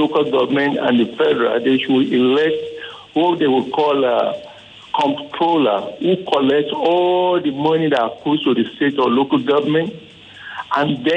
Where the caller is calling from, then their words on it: Oba, Nigeria; calling from Oba.